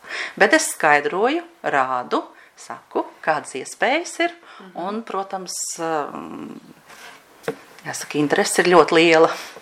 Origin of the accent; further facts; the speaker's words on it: Riga, Latvia; es no bērnu dienām tā līdz galam neesmu jutusies kā rīdziniece. Kāpēc? Tāpēc, ka es esmu dzimusi Pārdaugavā.